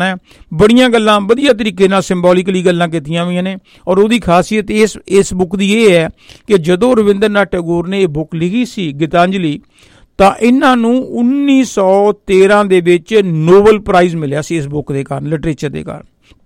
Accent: Barnala, Punjab, India; ਮੈਂ ਬਰਨਾਲੇ ਤੋਂ ਹਾਂ।

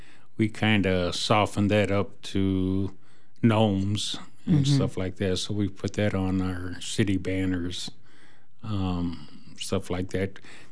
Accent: Rockford, Illinois, United States; moved away as an adult; now in Westby, United States; growing up, I grew up mostly in Rockford, Illinois. We did have times we lived up in this area, and then, about 40 years ago, I decided to come up here and stay.

